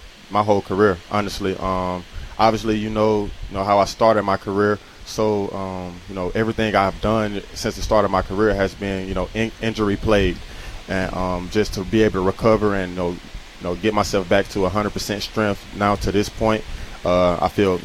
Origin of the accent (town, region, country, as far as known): Tuscaloosa, Alabama, United States; born or raised there